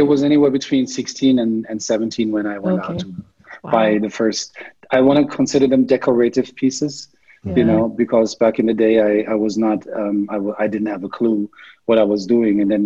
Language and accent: English; Germany; also born or lived in New York / Chicago; I'm born and raised in Germany, though my family, my father is black. He's from the States. He's from Virginia. And so I had the pleasure of going back and forth. I lived in the States for some time.